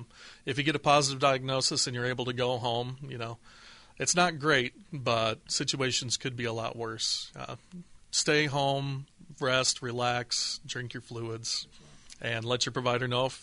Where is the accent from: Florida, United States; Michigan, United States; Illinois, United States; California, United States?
Illinois, United States; Galesburg; I'm born and raised in Galesburg, Illinois. Went to school at Illinois State University.